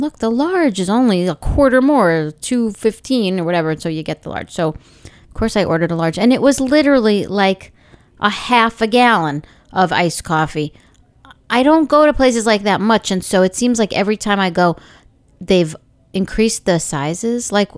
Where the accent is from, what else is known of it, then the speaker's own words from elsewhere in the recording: United States; And I'm an American